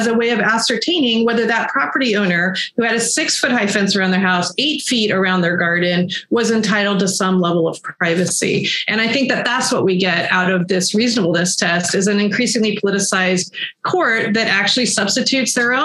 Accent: California, United States; I grew up in California in the 80s. There were no double-decker buses.

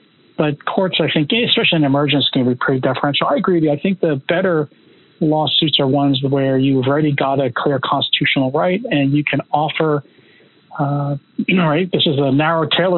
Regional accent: Pennsylvania, United States; I didn't know Danny DeVito moved to Pennsylvania and was running my home state

